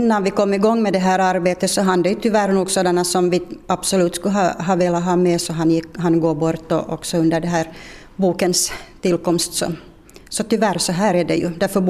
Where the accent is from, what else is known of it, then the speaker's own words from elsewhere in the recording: Loviisa, Uusimaa, Finland; Jag är uppvuxen i Lovisa, så det var ju lite annorlunda ändå än hur livet var på landet.